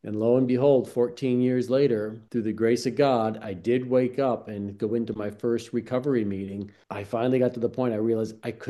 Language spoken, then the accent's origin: English; Lake Placid, New York, United States; I grew up near Lake Placid, New York, so not far from the Canadian border, and went to college in Albany, New York.